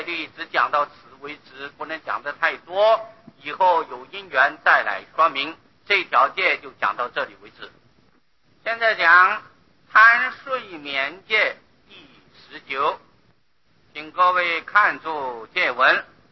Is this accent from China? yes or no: no; Taiwan; 我们台湾人说叫做金瓜街